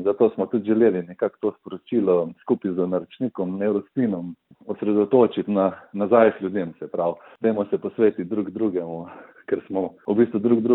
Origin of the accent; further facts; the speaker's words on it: Carinthia, Slovenia; ker v bistvu kot Korošec, takrat, ko sem jaz začenil v tej industriji, ni bilo prav veliko Korošcev